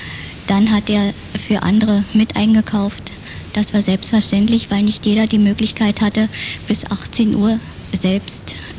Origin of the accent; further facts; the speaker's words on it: Berlin, Germany; Hier muss man als Berliner selbst auf die Menschen zugehen, ansonsten findet kein Kontakt statt oder sehr wenig.